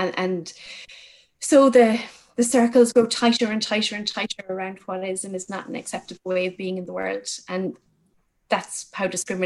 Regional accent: Cork, Munster, Ireland; So I'm from Cork, so that makes me a very special kind of person

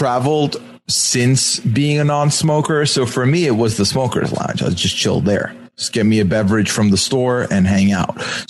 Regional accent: Alberta, Canada; I'm from Alberta, and it's that's not exotic. It's not tropical.

